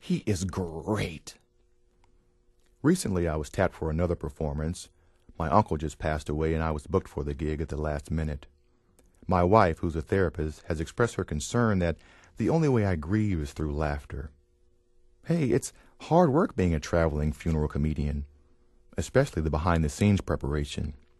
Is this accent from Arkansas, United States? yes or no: yes; Little Rock, Arkansas, United States; My tour stop is always the same city, my hometown of Little Rock, Arkansas, and the audience is always the same, my family.